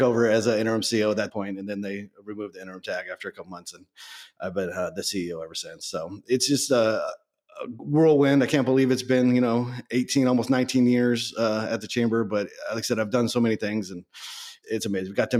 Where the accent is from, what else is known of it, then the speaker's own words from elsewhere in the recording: Stockton, California, United States; But, you know, I'm a city kid. I grew up in North Stockton. I didn't grow up on a farm.